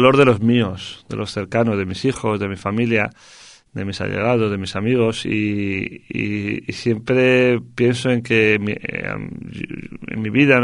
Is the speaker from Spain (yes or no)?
yes; Madrid, Community of Madrid, Spain; soy de Madrid, soy pues ya un poco talludito, 45 años